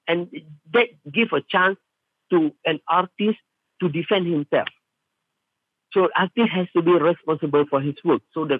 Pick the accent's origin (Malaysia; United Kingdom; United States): Malaysia; we are Malaysian.